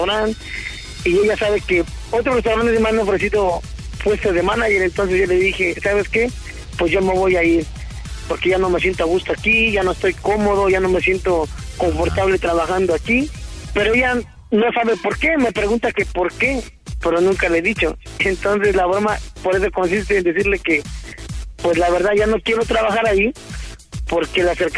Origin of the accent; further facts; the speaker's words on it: Mexico City, Mexico; Desde que llegué, pues a veces la raza aquí es mala leche, ¿no? En vez de que te tire un parito, y más siendo chilango o capitalino, pues...